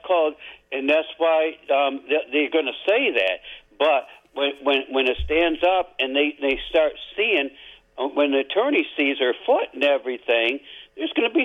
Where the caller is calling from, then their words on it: Muskegon, Michigan, United States; Yeah, I'm calling you from Muskegon here.